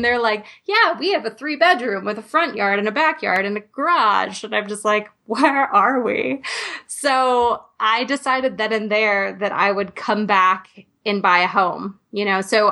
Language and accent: English; Hawaii, United States; My friend had moved there, and she had been living there for a few years, and we grew up in Hawaii together.